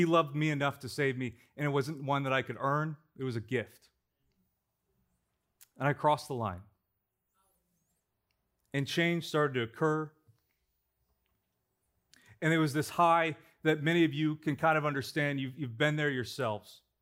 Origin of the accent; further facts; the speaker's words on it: Temecula, California, United States; So I grew up out in Temecula with a big family.